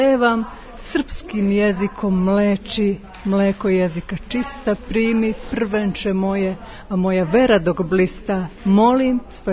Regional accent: Montenegro; kao kod nas u Crnoj Gori

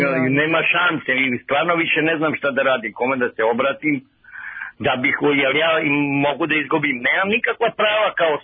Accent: Novi Sad, Vojvodina, Serbia; ja sam iz Novog Sada došao ovamo.

